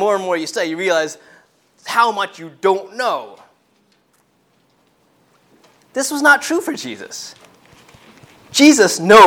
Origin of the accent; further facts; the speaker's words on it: Long Island, New York, United States; Now, I grew up in Long Island, and I haven't regularly attended there since high school.